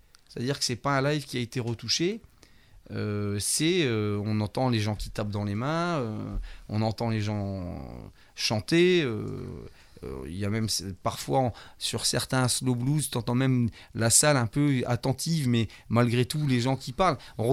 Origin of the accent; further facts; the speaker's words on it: Grande-Synthe, Hauts-de-France, France; il y a des mecs de Liévin, des mecs d'Arras, Dunkerque, et moi, je suis de Grande-Synthe.